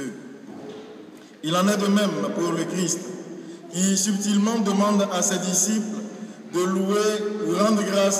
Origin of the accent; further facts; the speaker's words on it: Côte d’Ivoire; Je suis heureux d'être de revenir parmi vous après quelques jours passés en Afrique chez moi, en Côte d'Ivoire.